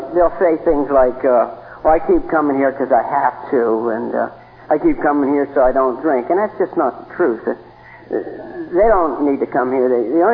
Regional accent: United States; born there; I was born on a river, not as clean as this one. I was born on the Ohio River

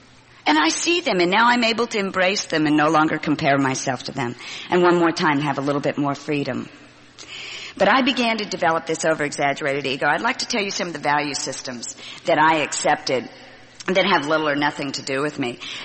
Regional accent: Oklahoma, United States; also born or lived in Georgia; I was born in Georgia and raised in Oklahoma. Now I believe that being from the South is a whole nother disease. It's taken me a lot longer to get over being Southern than it has my alcoholism

